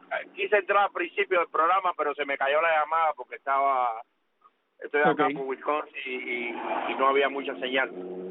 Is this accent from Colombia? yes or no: no; Cuba; Saludos para todo mi pueblo cubano.